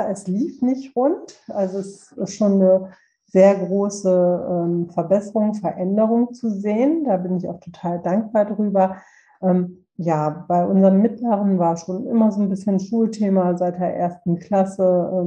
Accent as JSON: {"language": "German", "region": "North Rhine-Westphalia", "country": "Germany", "said": "Ich komme aus Nordrhein-Westfalen"}